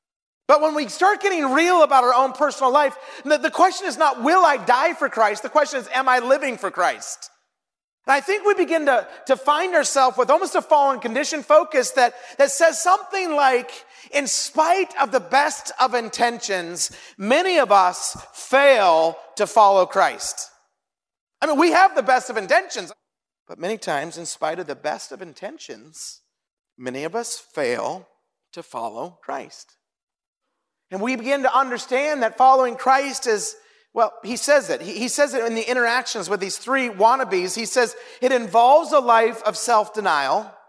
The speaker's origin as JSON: {"language": "English", "town": "Twin Falls", "region": "Idaho", "country": "United States", "tie": "born or raised there", "said": "I grew up in Twin Falls, Idaho"}